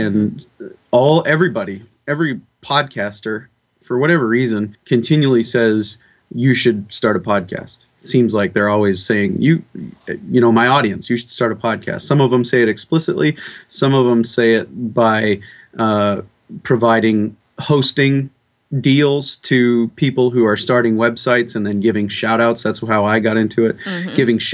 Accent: South Dakota, United States; I grew up in Western South Dakota mm-hmm. on a cow-calf beef cattle ranch.

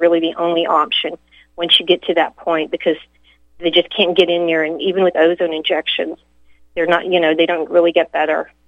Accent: Louisiana, United States; because I grew up in Louisiana.

